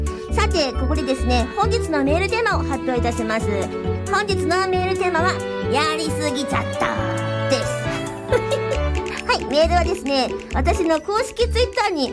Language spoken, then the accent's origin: Japanese; Mie, Japan; 私のね、地元三重県でも一応降ったの